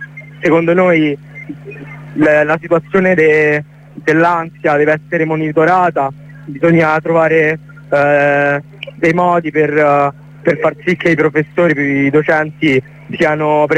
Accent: Rome, Lazio, Italy; noi siamo di Roma Est

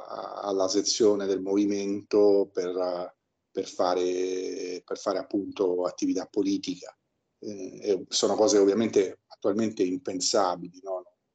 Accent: Rome, Lazio, Italy; Io sono dell'Appio Tuscolano, dove ho vissuto i primi 40 anni della mia vita

